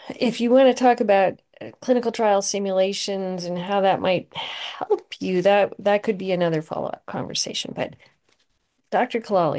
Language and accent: English; Canada; now in United States; Yes, I live in the United States, but I'm a Canadian.